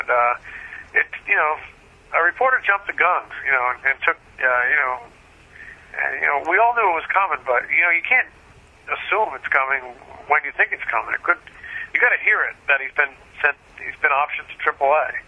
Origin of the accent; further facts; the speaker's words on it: Providence, Rhode Island, United States; born there; now in Philadelphia, United States; I was born in Providence, Rhode Island.